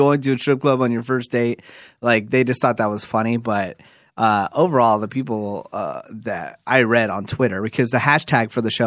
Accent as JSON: {"language": "English", "town": "Newark", "region": "California", "country": "United States", "also_born_or_lived": "Fremont", "said": "I'm from Newark, but I did live in Fremont, California for a while too."}